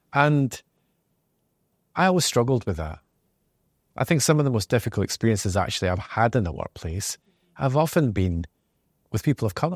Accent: Scotland, United Kingdom; I grew up in Scotland, 70s, 80s. So when I grew up in Scotland, we were the first South Asian family to move into our town. And it was a deprived town, rough.

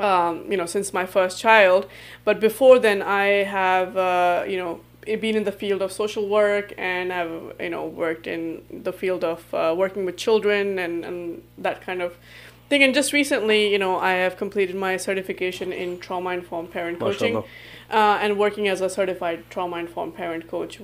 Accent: Australia; also born or lived in Pakistan; now in Dallas, United States; so basically … I originally from Pakistan, and younger years were in Pakistan. I grew up then in Australia, and then got married to you and moved to the States. So quite a lot of moving around, and we now live in Dallas, U.S.

